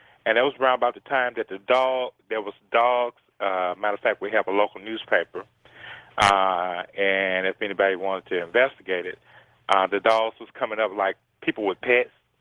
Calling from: Memphis, Tennessee, United States; I'm calling from Memphis.

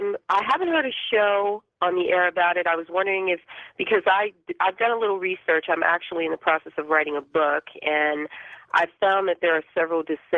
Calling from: Altadena, California, United States; I'm calling from Altadena, California.

